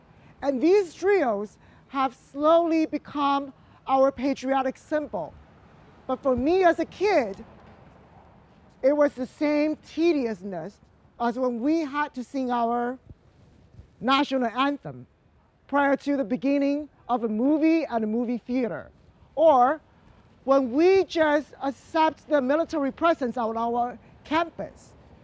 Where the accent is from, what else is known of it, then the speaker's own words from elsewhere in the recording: Taiwan; there's a small island, my hometown, Taiwan.